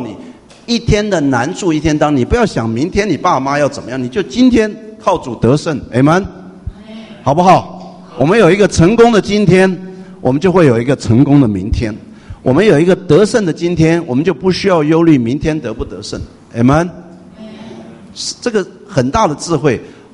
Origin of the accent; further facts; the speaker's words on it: Taiwan; 我是从台湾来的，我们在台湾也不讲英文的，所以我很紧张啊